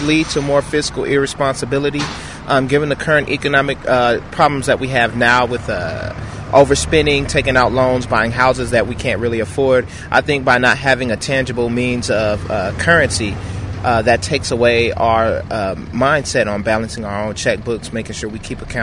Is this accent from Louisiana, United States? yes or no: yes; Coushatta, Louisiana, United States; I'm from Coushatta, Louisiana.